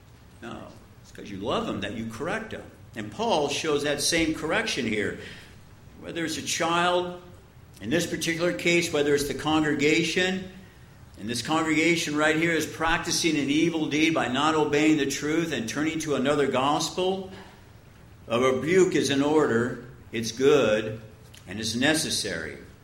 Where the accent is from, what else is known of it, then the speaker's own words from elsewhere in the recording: United States; Yes, I'm an American, but first and foremost, I'm a Christian.